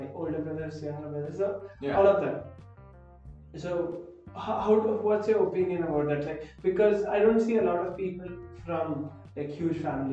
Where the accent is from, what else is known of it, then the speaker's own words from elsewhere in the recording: India; But it's so weird because me growing up in India, you growing up on Long Island.